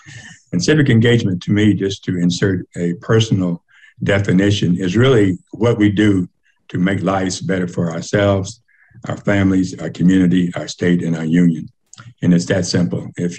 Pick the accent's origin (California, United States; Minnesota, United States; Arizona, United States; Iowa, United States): Arizona, United States; Winslow; After growing up in Winslow, where my parents came from Texas, I finished high school there, was fortunate enough to get a scholarship to Eastern Arizona Junior College